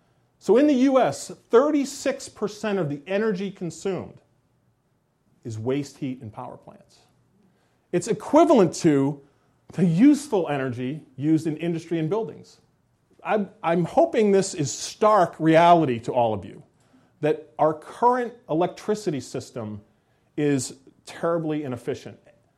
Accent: Rhode Island, United States; I grew up in Rhode Island, not very far from this plant. I watched it being built.

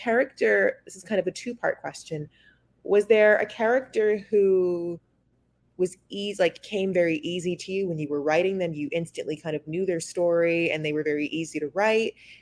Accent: the South, United States; at least I grew up in the South.

